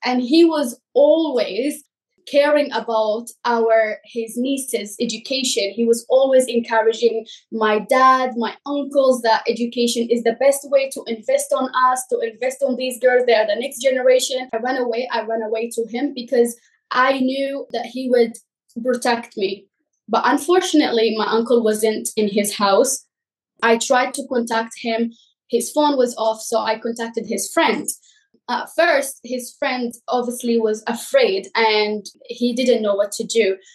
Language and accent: English; Yemen; now in United Kingdom; I'm from Yemen. I live in the UK.